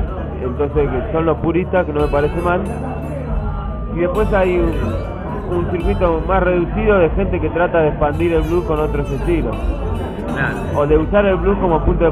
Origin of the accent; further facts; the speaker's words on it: Argentina; O sea, acá somos argentinos, nacimos, tenemos otra historia.